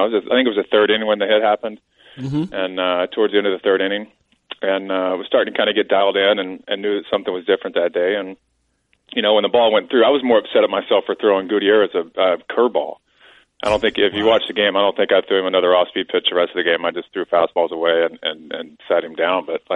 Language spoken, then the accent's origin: English; Texas, United States; I mean, even growing up in Texas, I was a Rangers fan